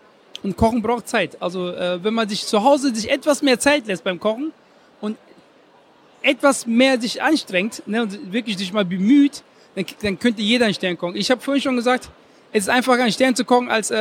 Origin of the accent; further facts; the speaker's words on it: Ghana; also born or lived in Germany; ich habe ja zwei Heimaten, ich bin einmal Deutscher und ich bin einmal aus Ghana.